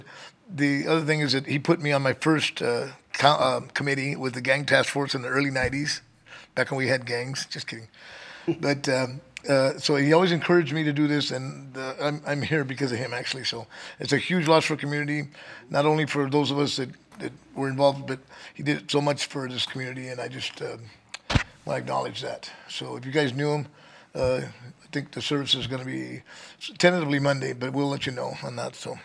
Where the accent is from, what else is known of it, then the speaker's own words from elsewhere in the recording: San Antonio, Texas, United States; she's from my hometown, so we hit it off pretty good, San Antonio, Texas.